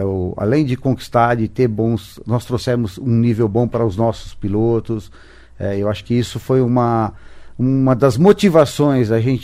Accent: Mauá, São Paulo, Brazil; Eu sou de São Paulo, Mauá, São Paulo, e tenho 57

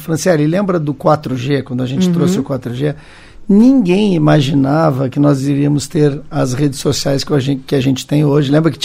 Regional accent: Porto Alegre, Rio Grande do Sul, Brazil; eu sou gaúcho, né, de Porto Alegre.

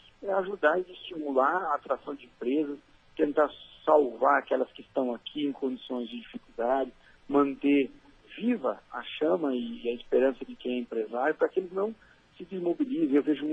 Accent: Paranavaí, Paraná, Brazil; now in Curitiba, Brazil; Eu, embora seja do Noroeste, como você falou, sou natural de Paranavaí, né?

